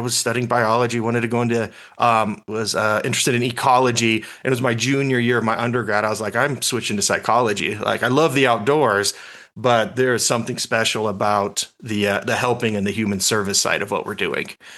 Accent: Las Vegas, Nevada, United States; And so growing up in Vegas, we We don't have wonderful access to the outdoors.

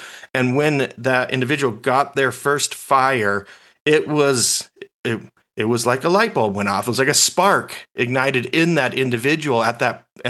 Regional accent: Las Vegas, Nevada, United States; And so growing up in Vegas, we don't have wonderful access to the outdoors. So I grew up traveling.

